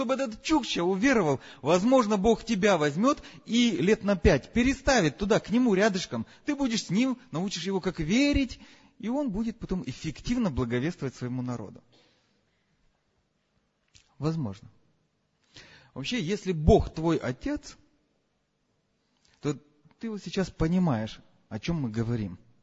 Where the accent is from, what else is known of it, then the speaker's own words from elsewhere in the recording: Kyiv, Ukraine; Родился я в Киеве, там и вырос, и посещал церковь большую, много молодежи.